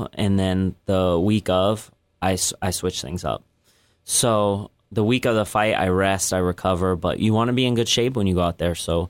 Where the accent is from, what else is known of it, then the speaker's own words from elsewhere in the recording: Bridgeport, Connecticut, United States; fight in Bridgeport. I want to fight in Webster Bank Arena. That's where I want to fight. That's my hometown.